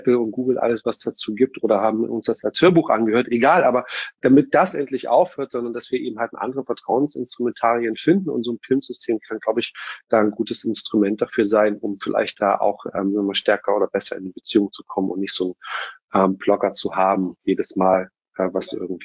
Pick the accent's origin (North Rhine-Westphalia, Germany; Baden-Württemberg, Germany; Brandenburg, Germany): Brandenburg, Germany; auch wenn ich mich ein bisschen ausgegrenzt fühle als Brandenburger mit den ganzen Skithemen